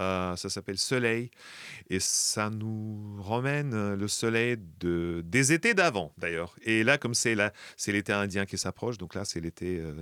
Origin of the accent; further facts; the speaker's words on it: Minsk, Belarus; French is a second language; now in Le Havre, France; Je viens de Biélorussie, ou du Bélarus, comme on dit chez nous, de Minsk. Et bah, voilà, je suis en France.